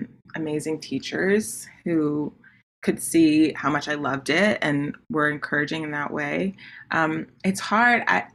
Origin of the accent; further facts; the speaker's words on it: Miami, Florida, United States; So I'm originally from Florida, Miami, Florida.